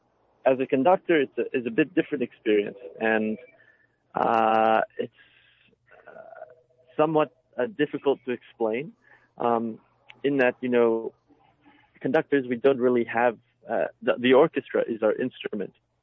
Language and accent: English; Durham, North Carolina, United States; born there; I was born in Durham. I think sometimes, and I try not to do this because sometimes it comes across as an affect, but I think it sneaks in. I'm bilingual.